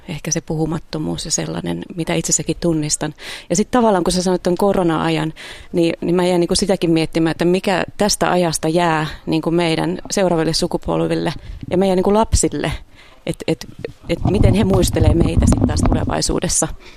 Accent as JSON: {"language": "Finnish", "town": "Turku", "region": "Southwest Finland", "country": "Finland", "said": "Mä oon Turusta kotoisin"}